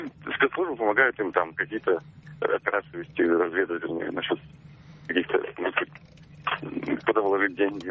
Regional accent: Saint Petersburg, Russia; я из Петербурга.

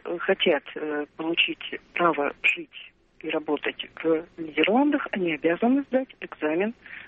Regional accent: Yekaterinburg, Sverdlovsk Oblast, Russia; я из Екатеринбурга.

